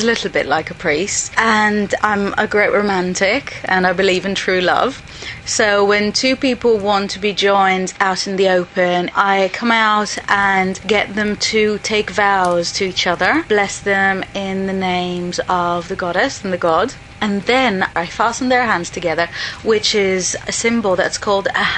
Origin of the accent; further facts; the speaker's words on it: Israel; I come from Israel.